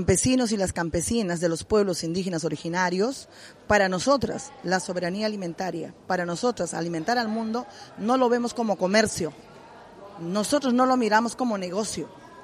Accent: Andes, Peru; como venimos del Perú, de la región andina

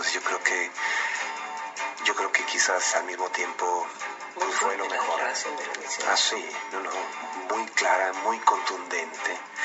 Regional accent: Mexico; me lo dice en México, en mi país y en otros países

